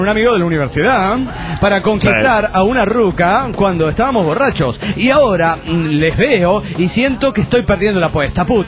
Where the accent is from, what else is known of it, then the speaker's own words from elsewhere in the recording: Mexico City, Mexico; del DF Mexicano.